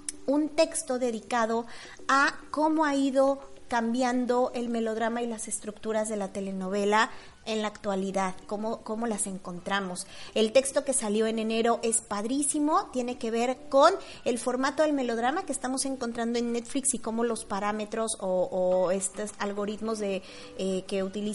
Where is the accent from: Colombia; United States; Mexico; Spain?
Mexico